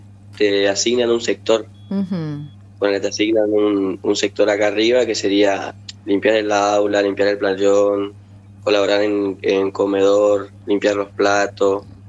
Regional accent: Posadas, Misiones, Argentina; yo también soy de Posadas y allá no, la vida allá no es lo mismo que acá.

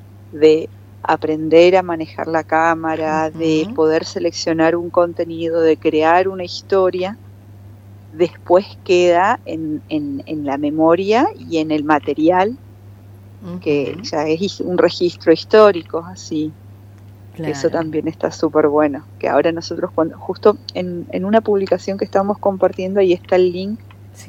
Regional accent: Buenos Aires, Argentina; toda mi familia es de Misiones. Uh-huh. Así, mi mamá, mi papá, mis abuelos. Así que sí. Yo siempre digo que soy porteña por error.

